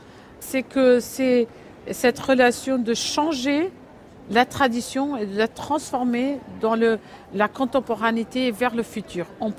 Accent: Paris, Île-de-France, France; born there; moi, je suis née à Paris en 71, pas très loin de Porte Clignancourt.

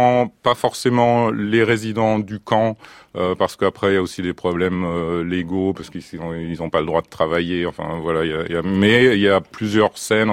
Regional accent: Germany; French is a second language; jeune, enfin, allemand, parce que je venais d'Allemagne, donc je me sentais plus allemand

